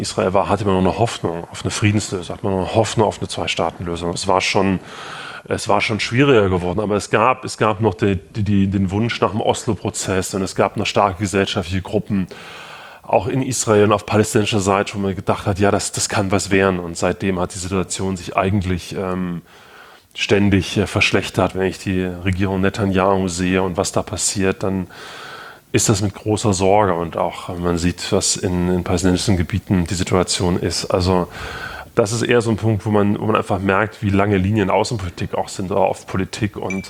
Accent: Gera, Thuringia, Germany; habe ich dann meine Heimatstadt Gera gefunden.

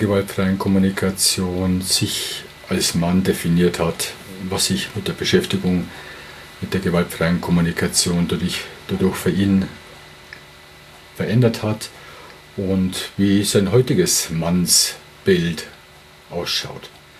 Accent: Regensburg, Bavaria, Germany; ich komme aus Regensburg

